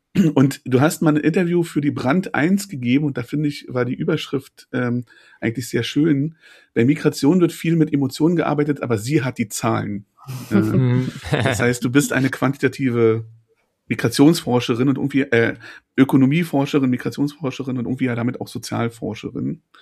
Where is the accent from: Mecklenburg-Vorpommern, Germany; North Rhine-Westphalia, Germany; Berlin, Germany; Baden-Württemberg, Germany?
Berlin, Germany; born there; gebürtige Berliner